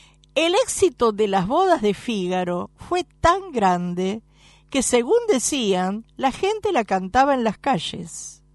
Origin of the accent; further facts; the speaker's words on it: Buenos Aires, Argentina; born there; also born or lived in other provinces; Yo nací en Buenos Aires y si bien en algunos momentos he vivido en otras provincias, no termino de conocer Buenos Aires.